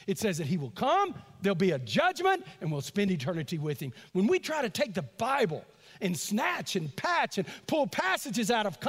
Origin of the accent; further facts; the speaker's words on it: Texas, United States; I was raised in East Texas.